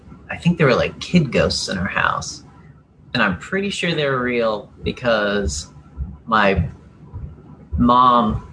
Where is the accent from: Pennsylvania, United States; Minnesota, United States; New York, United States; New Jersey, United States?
Pennsylvania, United States; Erie; also born or lived in Hershey / West Virginia; But then I moved to West Virginia, where they shot that Super 8 movie with aliens, and then I moved to Erie, and I was there until I became an adult.